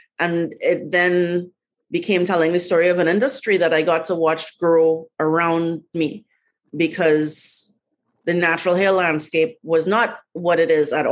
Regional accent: Trinidad & Tobago; moved away as an adult; now in United States; Because obviously I was born and raised in Trinidad. I left when I was 19. I have been living in America half my life

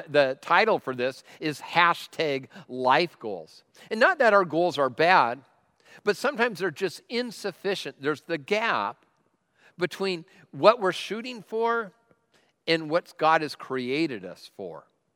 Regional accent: Tacoma, Washington, United States; I am from Tacoma, which means I am tough.

